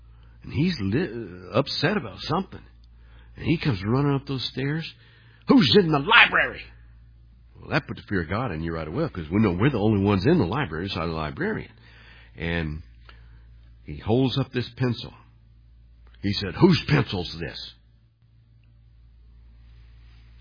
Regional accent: Harrison, Arkansas, United States; also born or lived in Independence, Missouri; When we moved from Independence, Missouri, down to Harrison, Arkansas, I went to school at a very, very small school. Well, the population of the town we moved to was 282 at its high point.

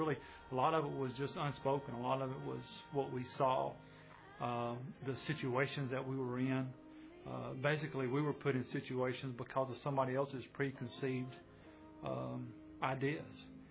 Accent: Birmingham, Alabama, United States; born there; now in Madison, United States; I was born in Birmingham, Alabama. Growing up, I was the youngest of 9 kids.

